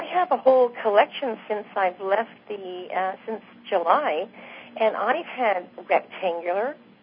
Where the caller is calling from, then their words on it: Victoria, British Columbia, Canada; It's from Victoria, British Columbia.